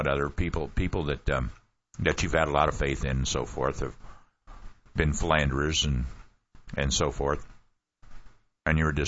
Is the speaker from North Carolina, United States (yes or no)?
no; Texas, United States; Don't you worry, Carl. I'm from Texas. We always figure out how to screw somebody and screw them good.